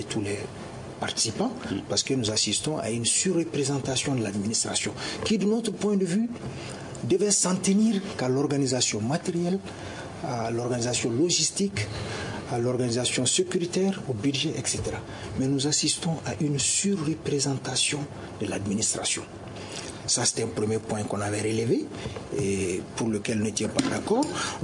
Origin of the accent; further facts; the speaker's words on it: Mali; nous sommes des Maliens.